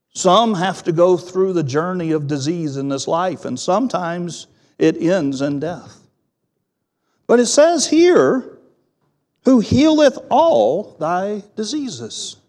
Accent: North Carolina, United States; I grew up in the Bible Belt. I grew up here in North Carolina

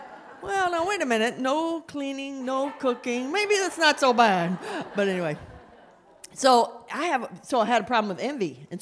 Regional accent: West Virginia, United States; And we're from West Virginia.

